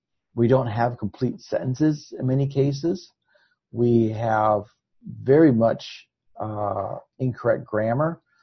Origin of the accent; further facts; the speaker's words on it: the North, United States; But I'm from the North in America.